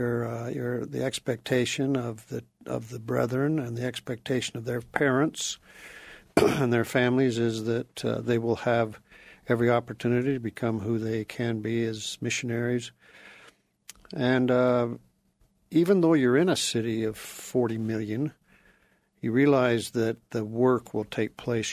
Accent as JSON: {"language": "English", "town": "Dillon", "region": "Montana", "country": "United States", "tie": "born or raised there", "also_born_or_lived": "California / Washington / Idaho / Texas", "lives_now": "Utah, United States", "said": "We grew up in Dillon, Montana."}